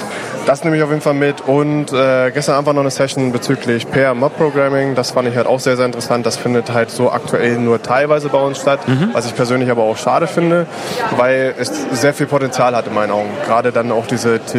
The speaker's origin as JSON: {"language": "German", "town": "Hanover", "region": "Lower Saxony", "country": "Germany", "tie": "born or raised there", "said": "wie du schon gesagt hattest. Ich komme gebürtig aus Hannover, arbeite auch in Hannover bei HolisticNet."}